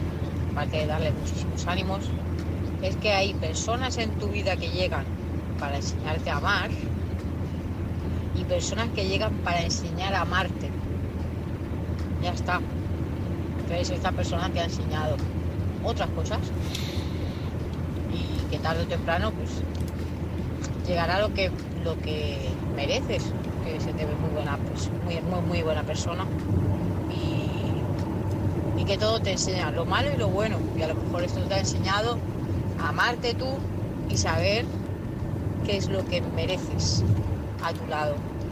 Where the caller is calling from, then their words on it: Tarragona, Catalonia, Spain; de Tarragona